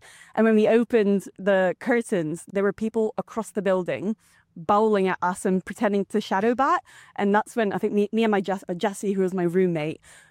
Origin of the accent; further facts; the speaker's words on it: Hong Kong; in fact, I was brought up in Hong Kong.